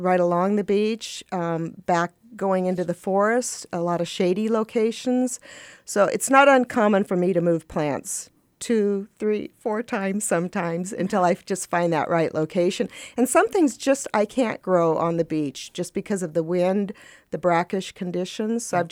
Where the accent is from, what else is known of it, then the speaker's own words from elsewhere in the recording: Colorado, United States; I came from Colorado where it's hot and dry.